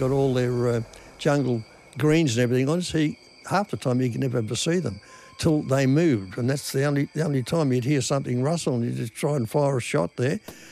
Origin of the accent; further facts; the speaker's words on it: Sydney, New South Wales, Australia; I was born in Haberfield in Sydney, and I grew up in Marrickville. That's where we lived for most of our life.